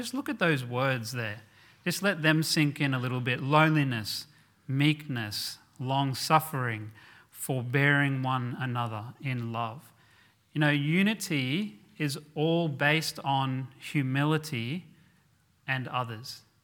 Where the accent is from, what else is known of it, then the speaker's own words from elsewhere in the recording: Australia; I'm happy to count myself as an Aussie